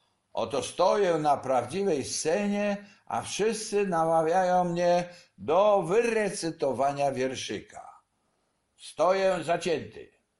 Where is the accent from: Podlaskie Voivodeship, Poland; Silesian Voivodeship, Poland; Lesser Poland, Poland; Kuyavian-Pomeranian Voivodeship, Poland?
Kuyavian-Pomeranian Voivodeship, Poland; Chełmża; also born or lived in Wielebnów; Wszystko to działo się w Chełmży na Pomorzu. Przeprowadziliśmy się tam w 1948 z Wielebnowa, który był wioską pod Kielcami.